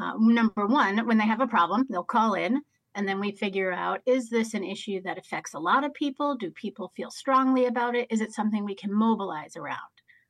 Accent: Green Bay, Wisconsin, United States; now in Chicago, United States; I grew up in Green Bay, but headed to Chicago to get an education on how to organize, how to do this union work.

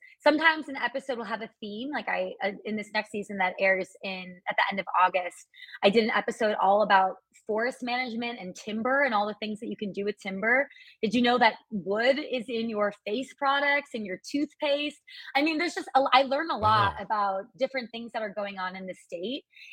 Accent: Random Lake, Wisconsin, United States; now in Milwaukee, United States; I grew up in Random Lake, Wisconsin. Have you heard of Random Lake?

